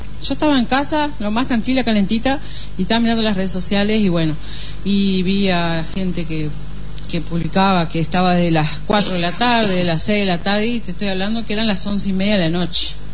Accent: Salto, Uruguay; Digo, mirá, yo soy de Salto, bueno, pasa esto y esto.

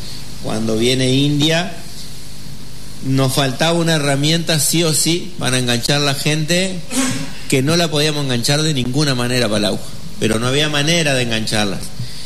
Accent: Almagro, Buenos Aires, Argentina; Yo soy de Almagro

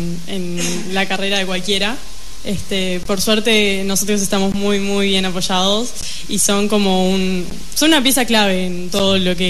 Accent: Uruguay; Pero a mí también me pasó en Nueva York, eso de que me digan, la uruguaya, sos de Uruguay.

